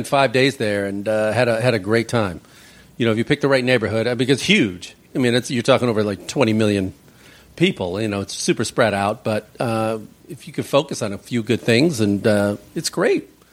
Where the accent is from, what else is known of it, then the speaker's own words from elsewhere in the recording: Midwest, United States; because I grew up in the Midwest with no mountains, and skiing was right here for you